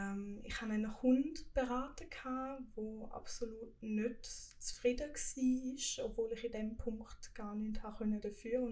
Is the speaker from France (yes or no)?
no; Münchwilen, Thurgau, Switzerland; Ich komme aus dem Thurgau und genau in Münchwilen.